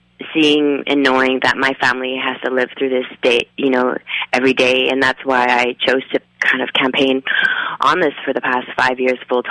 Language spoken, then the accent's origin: English; Alberta, Canada; born there; like many people in the north, I was born in the Peace River region